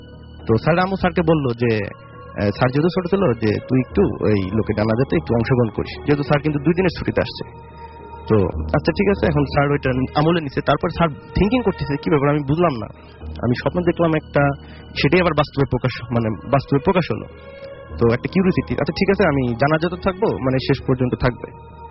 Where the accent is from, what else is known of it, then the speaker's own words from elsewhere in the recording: Pabna, Rajshahi Division, Bangladesh; তো আমি যে গল্পটা বলবো এটা আমার এলাকার চাকমোহর পাবনার